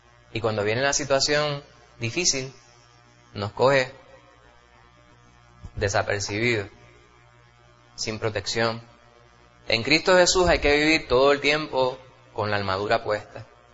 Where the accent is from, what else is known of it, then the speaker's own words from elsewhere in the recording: New York, United States; de los pocos recuerdos que tengo yo de mi infancia, cuando vivíamos allá en Manhattan, en el barrio